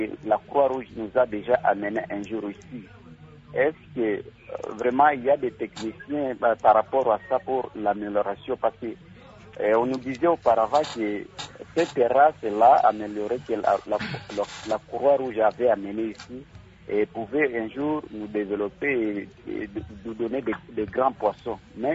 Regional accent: Walikale, North Kivu, DR Congo; Chez nous, à Walikale, nous faisons la pisciculture.

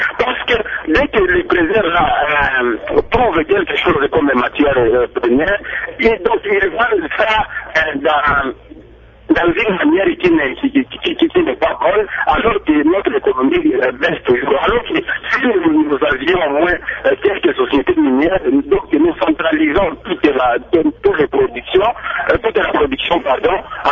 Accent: DR Congo; ici chez nous au Congo

